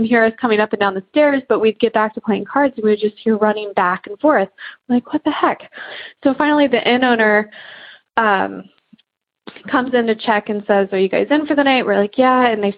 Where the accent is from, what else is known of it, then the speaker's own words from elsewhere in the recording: Columbus, Ohio, United States; I'm from Columbus, Ohio.